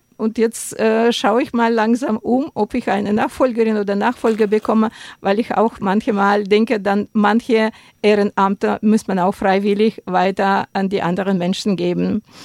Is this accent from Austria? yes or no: no; Siberia, Russia; German is a second language; Ich komme aus Sibirien, aus Russland, aus Sibirien und wenn die Leute das Wort Sibirien hören, sagen sie, ah, das ist so kalt dort, das ist so weit.